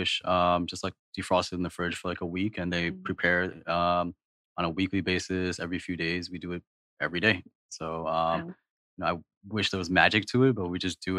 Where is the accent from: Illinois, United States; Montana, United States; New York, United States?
New York, United States; I've lived in a lot of cities. I think, I grew up in New York right next to New Jersey, but I've lived in 16 cities since then.